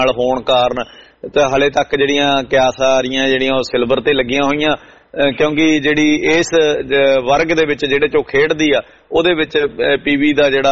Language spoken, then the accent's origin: Punjabi; Haryana, India; ਪਰ ਮੈਂ ਹਰਿਆਣੇ ਤੋਂ ਬਿਲੋਂਗ ਕਰਦਾ